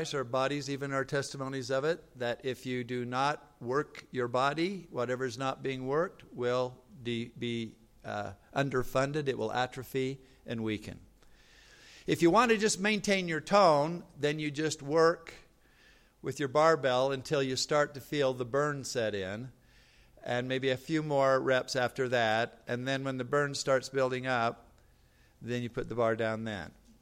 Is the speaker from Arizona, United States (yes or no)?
yes; Tucson, Arizona, United States; Outside of Tucson, Arizona, I'm from Arizona, by the way.